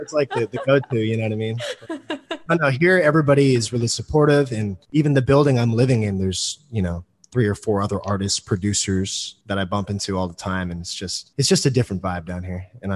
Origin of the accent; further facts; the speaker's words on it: Portland, Oregon, United States; So I'm from Portland, but about 3 months ago, I moved down here just to kind of join the hustle and try to make some new connections